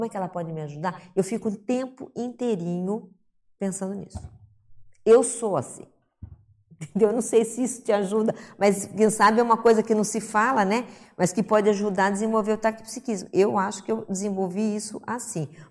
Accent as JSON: {"language": "Portuguese", "town": "Barbacena", "region": "Minas Gerais", "country": "Brazil", "tie": "born or raised there", "said": "Quando eu era pequena, lá em Barbacena"}